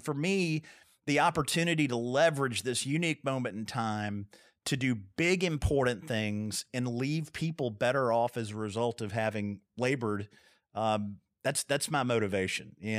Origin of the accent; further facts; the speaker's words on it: Kentucky, United States; And so I came from Meade County, Kentucky, the son of a 16-year-old mother and a tobacco farmer father.